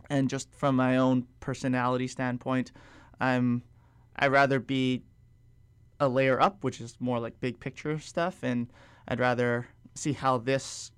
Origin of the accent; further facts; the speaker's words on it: Hawaii, United States; And I think the thing I like about having, growing up in Hawaii and at least having the perspective from Hawaii, is that that's not how the rest of the world always is, right?